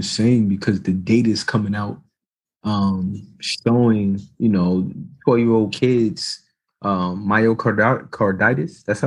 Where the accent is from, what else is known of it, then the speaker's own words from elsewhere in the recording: United States; But I just, you know, as American black people, and, you know, shout out to my Haitians.